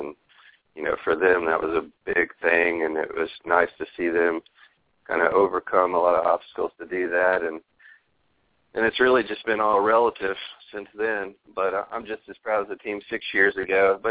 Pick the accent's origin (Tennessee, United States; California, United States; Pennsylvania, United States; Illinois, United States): Tennessee, United States; Jackson; Well, I grew up just outside of Memphis, actually, in Jackson, Tennessee.